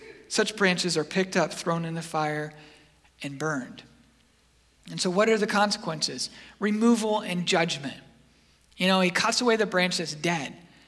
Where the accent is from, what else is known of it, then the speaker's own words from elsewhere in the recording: Washington, United States; And I grew up in Washington State, so I was all about like collecting Ken Griffey Jr.